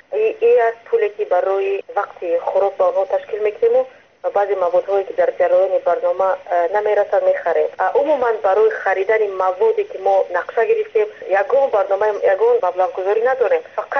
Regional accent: Ishkashim, Gorno-Badakhshan, Tajikistan; همه ما بیشتر بیرون از تاجیکستان هستیم

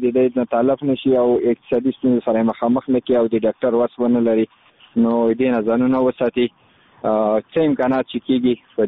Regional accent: Khost, Afghanistan; زه خو د خوست ولایت مربوط یم، مرکز اوسیدونکی یم

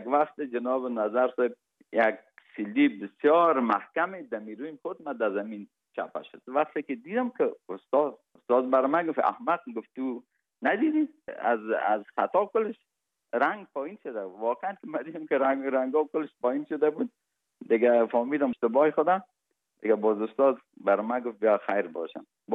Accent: Kabul, Afghanistan; born or raised there; also born or lived in Parwan

